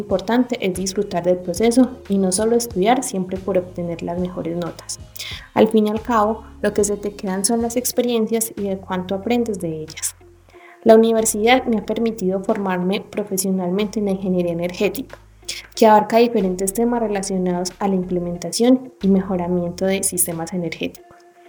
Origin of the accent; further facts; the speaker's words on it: Rionegro, Antioquia, Colombia; soy de Río Negro, Antioquia y estoy en sexto semestre del pregrado de Ingeniería Energética de la sección del Oriente.